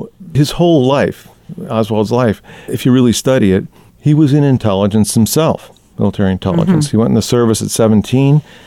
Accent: Waterbury, Connecticut, United States; And being Irish Catholic from Waterbury, we were so thrilled to have this person in the White House.

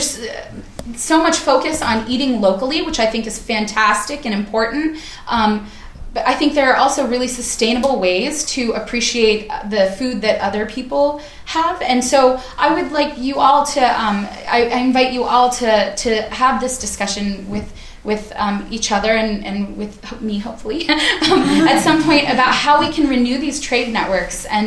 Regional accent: the Dakotas, United States; And I'm from the Dakotas, right? So like the most landlocked place.

